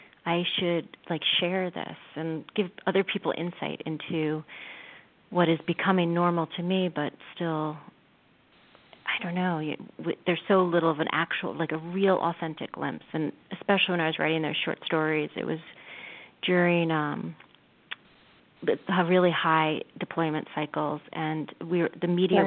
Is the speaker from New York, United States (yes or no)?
yes; West Point, New York, United States; even though I was raised sort of outside of West Point, the military academy